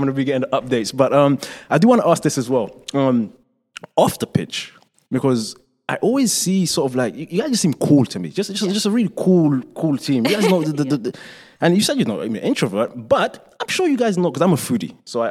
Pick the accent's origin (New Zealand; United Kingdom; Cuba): United Kingdom; London; also born or lived in Ohio; now in Seattle, United States; I'm from London, but I spent 2 years in Ohio for college.